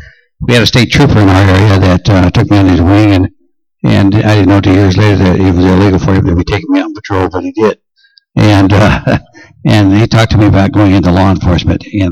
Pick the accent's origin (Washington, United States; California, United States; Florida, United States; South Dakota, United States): Washington, United States; Dayton; I grew up in on the Circle J Ranch in eastern Washington, a little town called Dayton, and the ranch was owned by my father